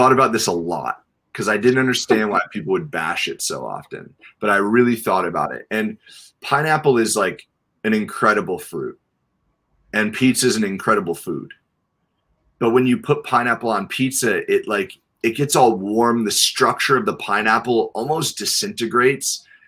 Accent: New York, United States; Especially if I'm from New York, you know.

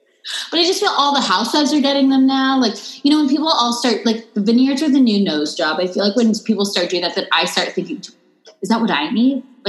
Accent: Irvine, California, United States; Orange County. So I grew up in Irvine

